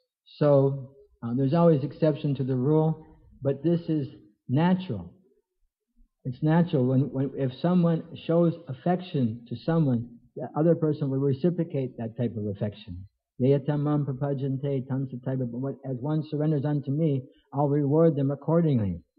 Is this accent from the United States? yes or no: yes; North Dakota, United States; I'm not Canadian, I'm from North Dakota, but the closest temple was Winnipeg.